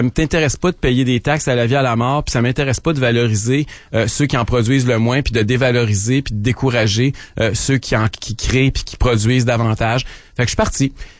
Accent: Quebec, Canada; moved away as an adult; Pourquoi j'ai quitté le Québec? Mais pour plusieurs raisons. D'abord, parce que j'avais envie de vivre puis de travailler à l'étranger.

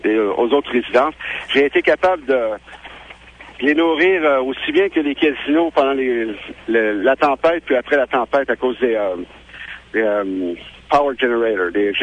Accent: Quebec, Canada; now in Mississippi, United States; Quand je suis petit de Québec, je suis allé travailler à Cleveland, en Ohio.

